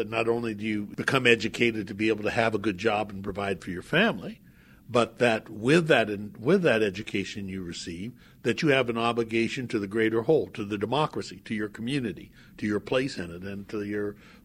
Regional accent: Pocatello, Idaho, United States; Grew up in Pocatello, Idaho, railroad town, gateway to the west.

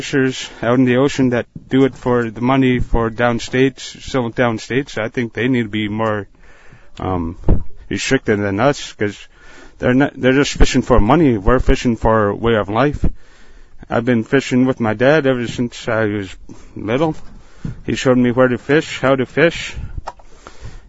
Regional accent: Bethel, Alaska, United States; Bethel, Alaska.

